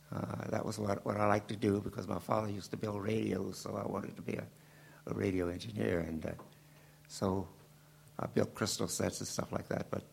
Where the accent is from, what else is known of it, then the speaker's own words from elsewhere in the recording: Washington, District of Columbia, United States; born and raised in Washington, D.C., educated in the public school system of that day, which was all segregated, and through Howard University.